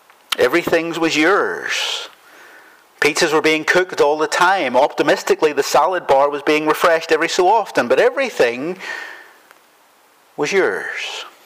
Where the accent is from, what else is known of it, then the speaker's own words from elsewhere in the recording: Northern Ireland, United Kingdom; Look, I'm Northern Irish, I get it.